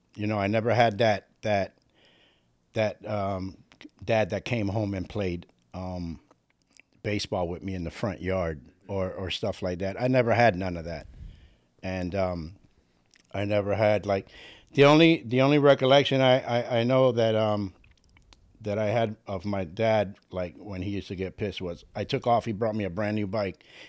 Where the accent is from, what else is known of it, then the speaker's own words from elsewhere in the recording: Miami, Florida, United States; also born or lived in Cuba; I'm from Miami. Mm-hmm. You know, I was actually born in Cuba. I got here when I was 18 months old.